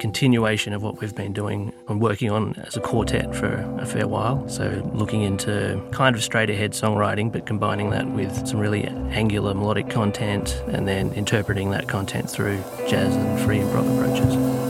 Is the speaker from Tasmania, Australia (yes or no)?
yes; Tasmania, Australia; Hi, this is … here, guitarist and composer from Tasmania. I grew up in Australia and have studied both here and abroad in Amsterdam. I'm currently based in Hobart